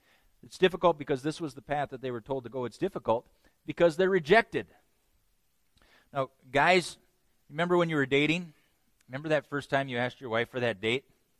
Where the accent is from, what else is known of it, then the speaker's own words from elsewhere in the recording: Midwest, United States; now in Pennsylvania, United States; I remember the first year we came out to Pennsylvania. Understand, I'm from the Midwest.